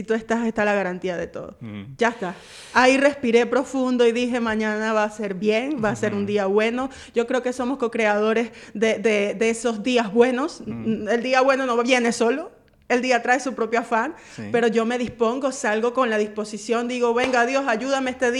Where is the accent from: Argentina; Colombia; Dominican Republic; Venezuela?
Venezuela; Aunque no me lo hayas preguntado, soy venezolana y me enorgullezco mucho de mi país, la verdad que muy hermoso